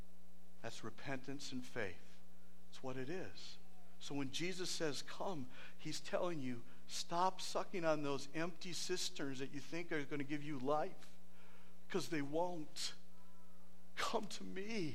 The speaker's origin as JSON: {"language": "English", "region": "Minnesota", "country": "United States", "said": "I was from Minnesota, so I went to Minnesota North Star games."}